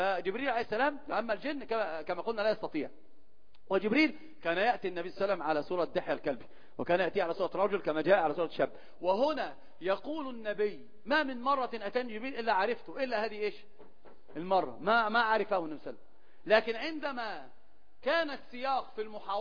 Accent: Upper Egypt, Egypt; احنا عندنا في الصعيد كان بيحكوا لنا حكايات بيخوفونا عشان ما يطلعش بره بالليل

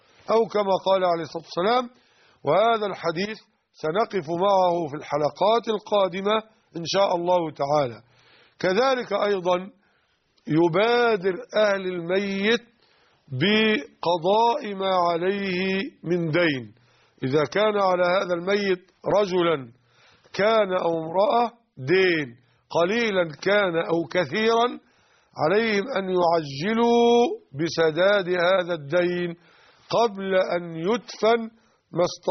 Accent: Egypt; يعني الديناران 8.5 جرام. أي نعم، طبعا جرام الذهب النهاردة عندنا في مصر بحوالي 170 جنيه على وجه التقريب

